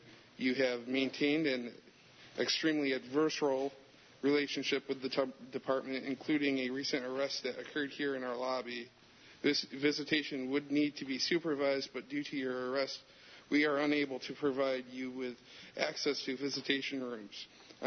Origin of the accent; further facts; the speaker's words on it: Groton, New York, United States; Oh, I'm from Groton, New York.